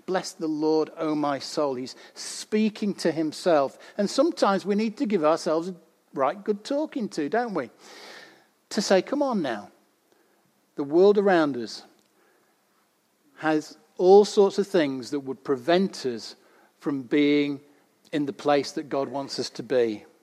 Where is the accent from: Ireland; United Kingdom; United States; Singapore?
United Kingdom; But yet, sometimes we say, we're British. Yeah, we like to do things a little bit reserved